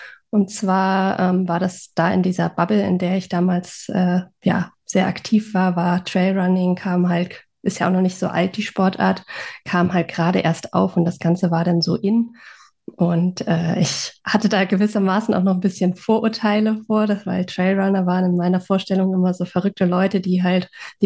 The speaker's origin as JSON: {"language": "German", "region": "Northern Germany", "country": "Germany", "tie": "born or raised there", "lives_now": "Munich, Germany", "said": "ich bin in Norddeutschland groß geworden. Aber bin dann ja nach meinem Studium zum ersten Job nach München gefahren und da hatte ich dann die Berge vor der Haustür"}